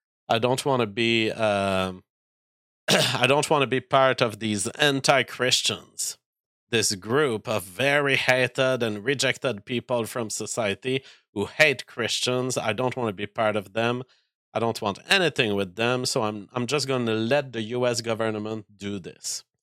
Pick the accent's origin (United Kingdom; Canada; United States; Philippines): Canada; And I'm a Canadian, and I think it's in line with Canadian law.